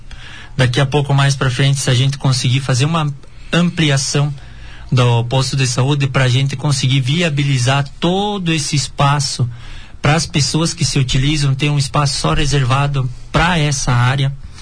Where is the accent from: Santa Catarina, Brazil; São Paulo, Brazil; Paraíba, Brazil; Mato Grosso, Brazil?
Santa Catarina, Brazil; Marema; Eu sou de Marema.